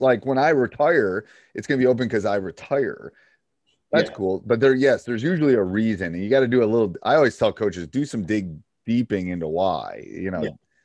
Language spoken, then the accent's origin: English; Madison, Wisconsin, United States; I mean, I was from Madison.